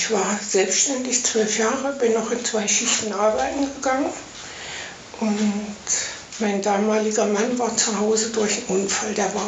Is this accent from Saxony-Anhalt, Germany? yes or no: yes; Blankenburg, Saxony-Anhalt, Germany; hier wieder zurück nach Blankenburg. Blankenburg ist meine Geburtsstadt. Ich bin hier groß geworden mit 5 Geschwistern.